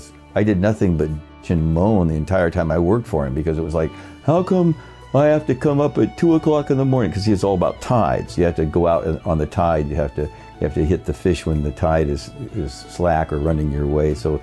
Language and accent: English; Oregon, United States; also born or lived in Astoria, Oregon; I was born in Astoria, Oregon, and my dad was actually in the Battle of the Bulge at the time I was born, and I grew up in a town about 15 miles away